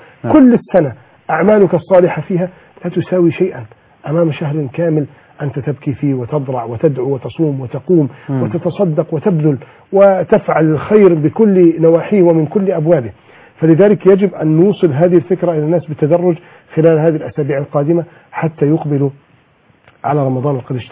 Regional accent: Egypt

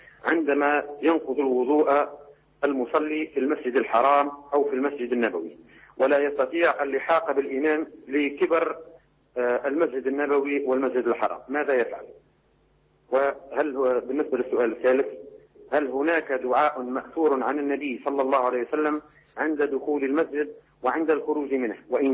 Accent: Tunisia

